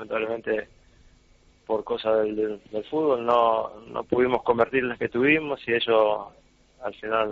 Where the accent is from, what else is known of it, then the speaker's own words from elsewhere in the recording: Argentina; Sí, como somos nosotros los argentinos, apasionados, y por ahí un poco exagerado a la hora de sufrir la derrota